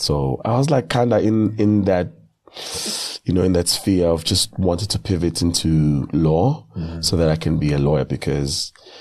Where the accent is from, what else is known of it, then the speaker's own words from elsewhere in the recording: Durban, KwaZulu-Natal, South Africa; I grew up in Duzuma in Durban. I used to go to Roman Catholic church. I used to be Roman Catholic.